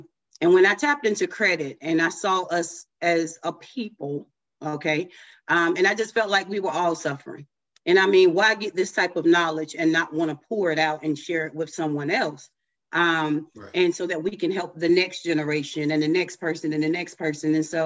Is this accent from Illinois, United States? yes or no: no; Southampton, Virginia, United States; now in Covington, United States; everybody. My company is Thomas Unlimited Services. I am from Southampton, out in Virginia. I am out in Covington, Georgia now.